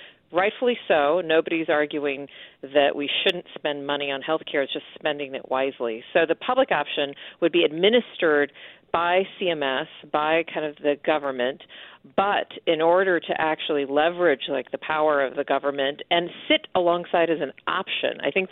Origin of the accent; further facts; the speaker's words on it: Texas, United States; particularly those states like my home state of Texas, which has not expanded Medicaid coverage.